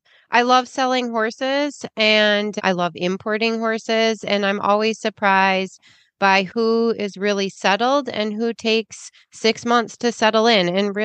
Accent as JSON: {"language": "English", "town": "Oregon", "region": "Wisconsin", "country": "United States", "said": "from Oregon, Wisconsin"}